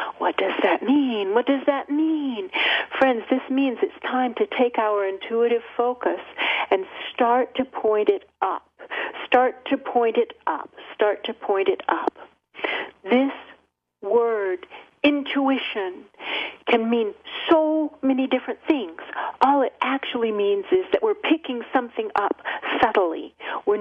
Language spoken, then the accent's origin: English; Florida, United States; I grew up in Florida on the beach, in a beach community, and I did a lot of scuba diving from the time I was 13 on